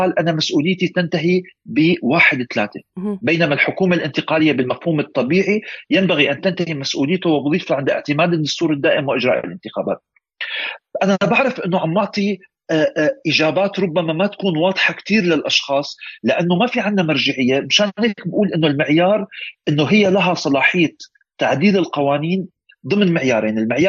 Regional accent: Syria; لأنه نحن كشعب سوري نحتاجه.

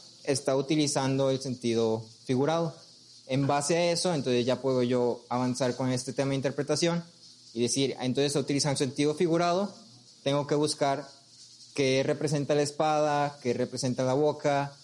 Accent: Mexico; Nosotros hablamos español y somos mexicanos.

